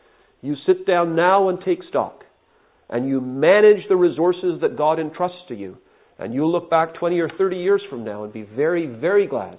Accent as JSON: {"language": "English", "town": "Toronto", "region": "Ontario", "country": "Canada", "tie": "born or raised there", "said": "we used to have a man in Bracondale Assembly, the assembly I grew up in Toronto."}